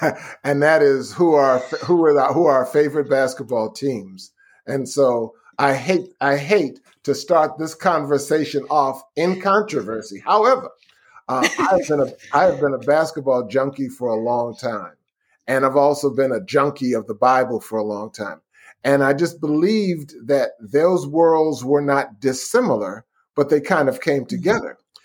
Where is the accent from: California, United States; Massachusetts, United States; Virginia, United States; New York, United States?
Massachusetts, United States; I mean, I'm from Massachusetts. I mean, I'm a New Englander, you know, like you are now.